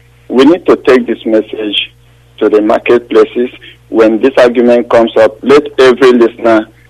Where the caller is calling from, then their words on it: Manitoba, Canada; I'm calling from Manitoba in Canada.